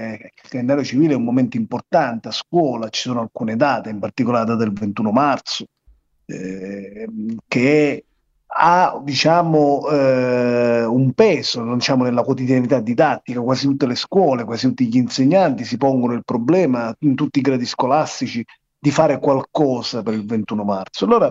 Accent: Catania, Sicily, Italy; per la realtà catanese, essendo io catanese

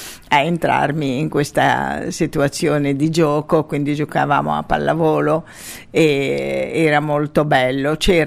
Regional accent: Gaza, Gaza Strip, Palestine; ma io sono nata e cresciuta a Gaza, io mi considero palestinese di Gaza ovviamente.

